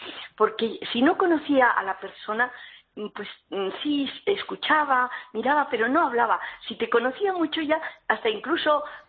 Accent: Spain; Y no porque somos españoles, de verdad

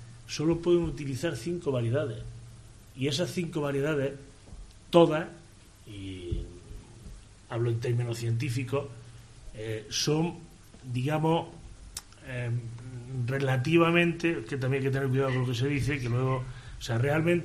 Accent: Chilluévar, Andalusia, Spain; soy de Chillueva y mi pueblo tiene 17.000 hectáreas y aproximadamente 1.400 habitantes.

